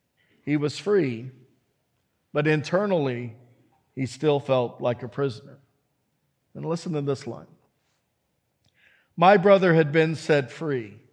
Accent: Kansas, United States; We're from Kansas, and if there's one thing we know how to do, it's to have a good time.

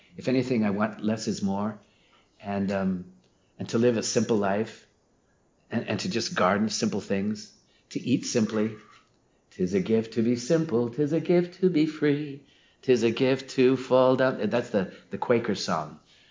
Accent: South Dakota, United States; And I put my home state of South Dakota.

